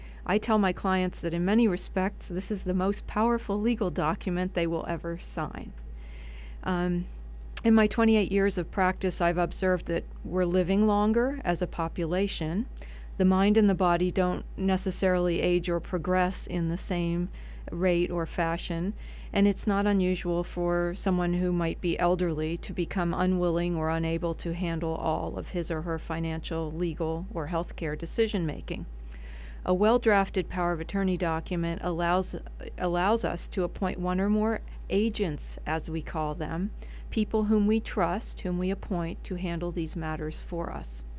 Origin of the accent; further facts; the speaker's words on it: Allentown, Pennsylvania, United States; Well, I guess I would say only I'm a local product, born and raised in Allentown.